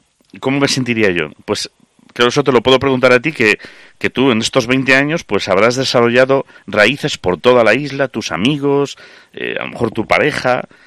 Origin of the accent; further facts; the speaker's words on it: Lugo, Galicia, Spain; now in Zamora, Spain; yo que llevo aquí veintitantos años en Zamora, yo soy de Lugo